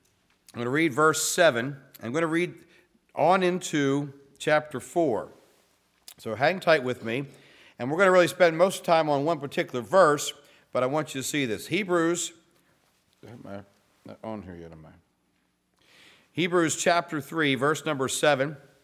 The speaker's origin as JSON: {"language": "English", "region": "Maryland", "country": "United States", "said": "Of course, I'm from Maryland where dirt is still dirt."}